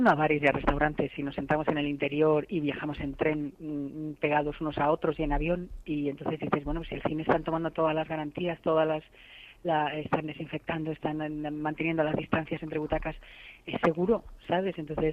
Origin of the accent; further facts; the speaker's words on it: Madrid, Community of Madrid, Spain; yo soy súper madrileña.